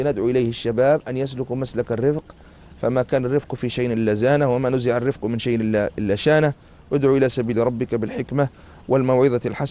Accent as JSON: {"language": "Arabic", "country": "Tunisia", "said": "فلا يزال عندنا في تونس مع الأسف أناس يحقدون على الإسلام"}